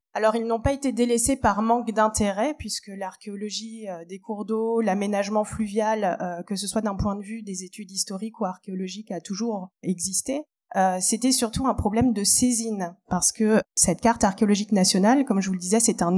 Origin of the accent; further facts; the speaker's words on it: Pays de la Loire, France; Mais j'ai un tropisme de l'ouest de la France, puisque je viens de Loire-Atlantique.